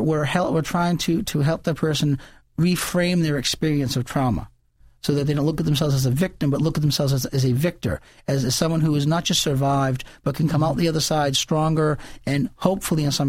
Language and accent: English; Salem, Massachusetts, United States; born there; also born or lived in Rhode Island / Florida / Pennsylvania; I was born in Salem, Massachusetts. Mm-hmm. I lived in Massachusetts for a while and then kind of moved between Rhode Island and Massachusetts for a number of years.